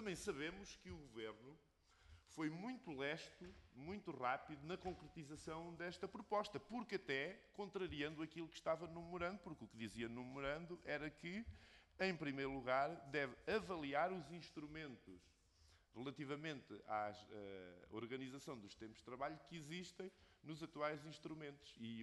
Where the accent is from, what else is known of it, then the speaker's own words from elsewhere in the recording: Marinha Grande, Leiria, Portugal; eu sou de um distrito, eu fui eleito para um distrito, que é o distrito de Leiria, sou do Conselho da Marinha Grande